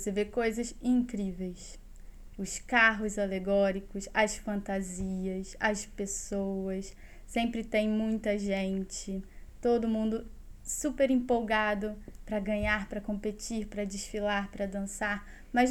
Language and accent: Portuguese; Rio de Janeiro, Brazil; Sim, sou carioca.